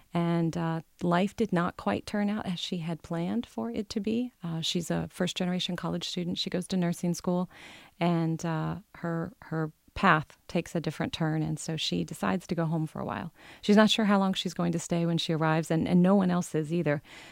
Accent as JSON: {"language": "English", "town": "Hannibal", "region": "Missouri", "country": "United States", "tie": "born or raised there", "said": "We walk the same streets where Mark Twain, where his boyhood home is, see the exact same fence that shows up in Tom Sawyer"}